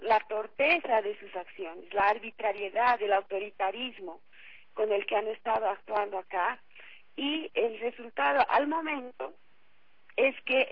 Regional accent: Bolivia; Nosotros como bolivianos, como pueblo, hemos perdido la esperanza en la justicia hace muchos años

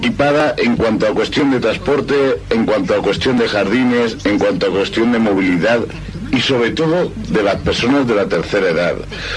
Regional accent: Valencia, Valencian Community, Spain; yo soy del Cabañal, un barrio marítimo, y Toni pasa siendo vecino del Carmen. Son dos barrios distintos, comparten la idiosincrasia valenciana, pero unos vivimos de cara al mar y el Carmen de cara al río.

